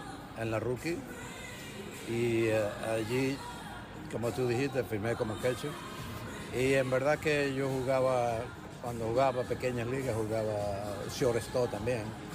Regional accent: Quiriquire, Monagas, Venezuela; born there; nací en Venezuela, en el estado Monagas, pueblo llamado Quiriquire o Miraflores. Muy pequeño el pueblo

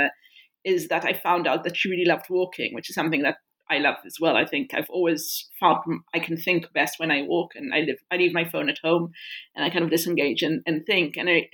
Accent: Israel; I was raised in Israel and I was a human rights and peace activist throughout my teenage years

